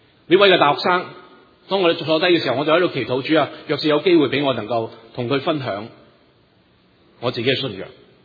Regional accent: Hong Kong; also born or lived in Canada; now in United States; 我来了美国呢有二十几，将近二十一年。我从加拿大搬下来，我以前在香港长大，1978年移民去加拿大才信主，以前是无神论的人

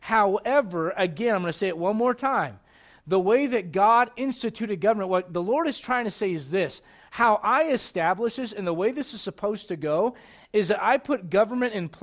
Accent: United States; In other words, listen, I'm an American. I value free speech

